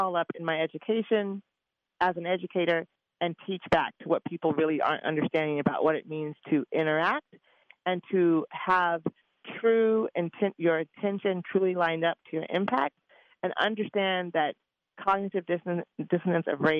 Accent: Eugene, Oregon, United States; even though I'm from Eugene, even though I've worked in lots of areas of Eugene that are very community-based

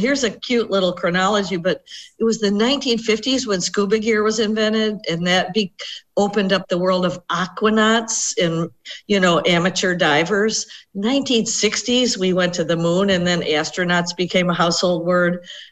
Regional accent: New England, United States; the same way that I used to see leaves in trees where I grew up in New England of North America.

